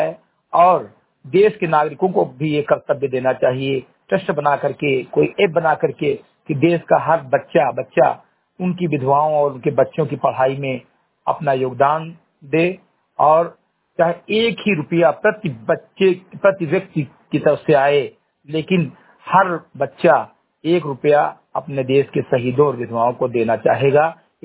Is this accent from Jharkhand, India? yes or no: no; Uttar Pradesh, India; ग्राम post Chandigarh विकासखंड मेंतुरा जनपद बहराइच का मूल निवासी हूँ